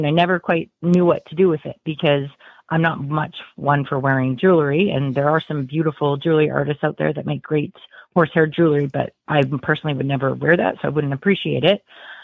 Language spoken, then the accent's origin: English; Hope, British Columbia, Canada; I'm from Hope, BC. So it's just outside of Vancouver, Canada, just about 2 hours north of Seattle.